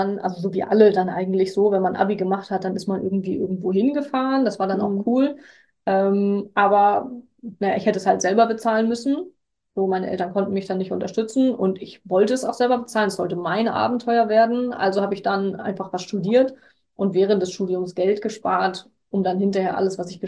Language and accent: German; Hamburg, Germany; Naja, also als Hamburger, ich bin also ein Hamburger Urgestein